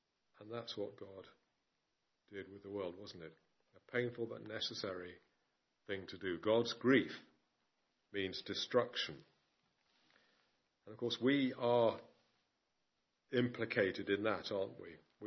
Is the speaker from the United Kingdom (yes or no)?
yes; United Kingdom; We're British, we like animals, don't we?